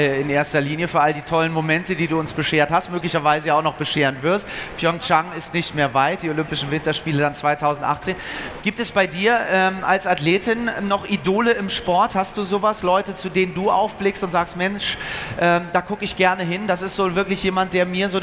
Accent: Schleswig-Holstein, Germany; ich kann mich noch an eine Zeit erinnern, wo ich auch auf zugefrorenen Seen da irgendwo bei uns in Schleswig-Holstein.

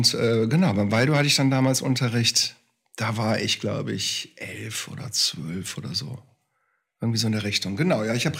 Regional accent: Krefeld, North Rhine-Westphalia, Germany; born there; Ich bin in Krefeld geboren, ja, sehr richtig. Nicht in Düsseldorf.

